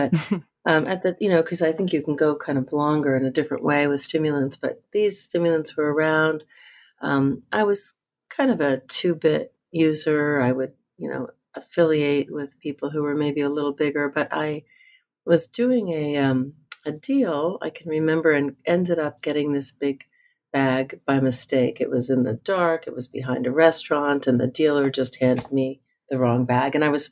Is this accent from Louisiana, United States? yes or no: no; New Jersey, United States; I grew up in New Jersey and always was interested in biology, I guess.